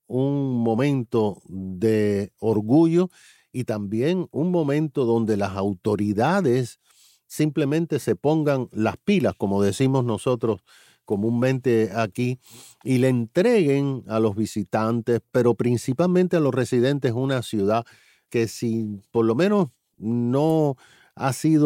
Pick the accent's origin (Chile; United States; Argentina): United States; Miami, Florida; La residencia mía, donde yo crecí, donde me casé, donde nacieron mis hijos, donde fui a la escuela, donde tuve la oportunidad de trabajar en los medios de comunicación y ser electo muchas veces, ha sido y siempre es en la ciudad de Miami.